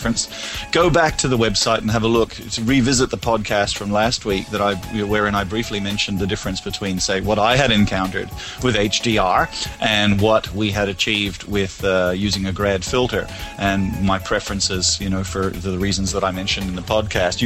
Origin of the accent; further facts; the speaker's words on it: Australia; I'm sort of their Aussie guy, I'm their Aussie guy.